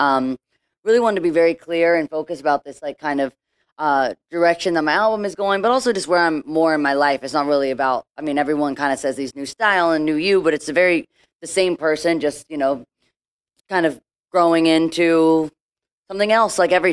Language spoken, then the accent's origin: English; Nashville, Tennessee, United States; And, you know, I'm from Nashville, where I woke up every day